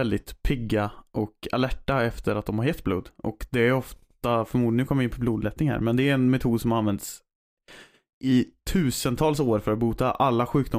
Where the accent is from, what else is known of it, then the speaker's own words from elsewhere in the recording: Västra Götaland County, Sweden; Och jag är ju från Bohuslän faktiskt.